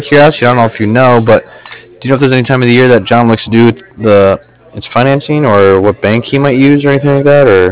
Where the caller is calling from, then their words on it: Cardiff, California, United States; I'm calling from Cardiff. That's C-A-R-D-I-F-F, like Frank.